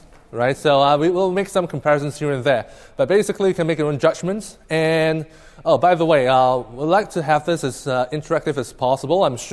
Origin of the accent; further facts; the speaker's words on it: Singapore; now in Shanghai, China; originally I was from Singapore. Right, and but now I'm actually based in Shanghai. I've been in China for the past 5 years.